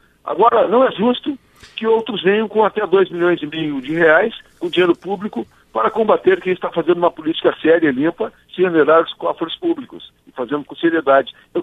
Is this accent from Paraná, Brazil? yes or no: no; Cruz Alta, Rio Grande do Sul, Brazil; now in Porto Alegre, Brazil; Não, eu sou natural de Cruz Alta, mas eu resido em Porto Alegre.